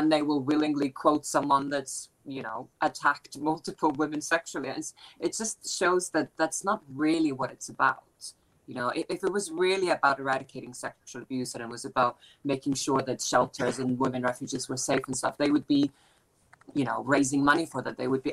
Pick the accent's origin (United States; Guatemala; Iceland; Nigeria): Iceland; now in United Kingdom; I noticed this quite particularly because I'm from Iceland originally.